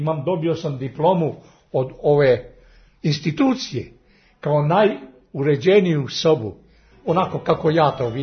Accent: Barje, Southern and Eastern Serbia, Serbia; Rodom sam iz sela Barje kao dete.

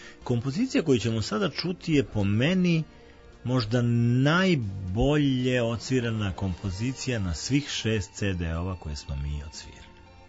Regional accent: Čačak, Šumadija and Western Serbia, Serbia; Ja sam inače Čačanin poreklom i jako mi je drago što se iz ovog lepog grada već nekoliko ljudi večeras javlja

